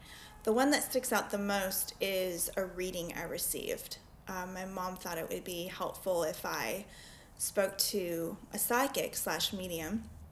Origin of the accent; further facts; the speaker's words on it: Tucson, Arizona, United States; moved away as an adult; I grew up in Tucson, Arizona.